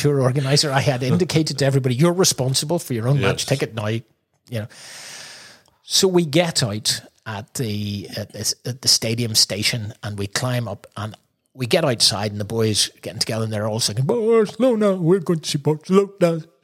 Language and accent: English; Ireland; Oi, we're from Ireland.